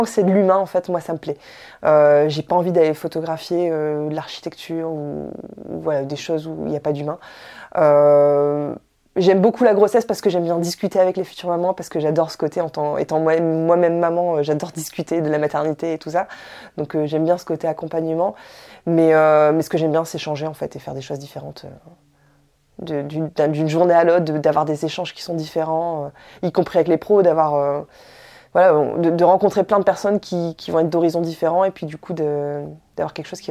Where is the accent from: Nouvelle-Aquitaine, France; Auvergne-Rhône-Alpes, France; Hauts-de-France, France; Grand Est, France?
Hauts-de-France, France; Lille; J'ai 37 ans, je suis de Lille